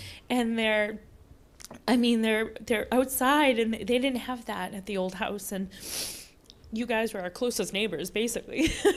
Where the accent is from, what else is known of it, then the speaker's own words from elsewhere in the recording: Boston, Massachusetts, United States; now in Milford, United States; I didn't even know Milford was a town in New Hampshire. I was, Milford, where's that? I'm a Bostonian, you know?